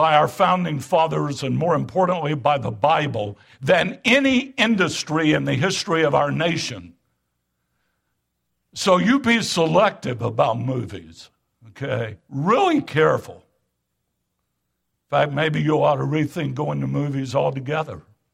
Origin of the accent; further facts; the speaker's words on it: United States; Beloved, it's a good thing to be an American. I praise God that I am an American.